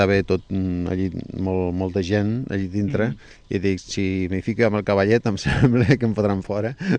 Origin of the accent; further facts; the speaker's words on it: Lleida, Catalonia, Spain; Jo vinc de Lleida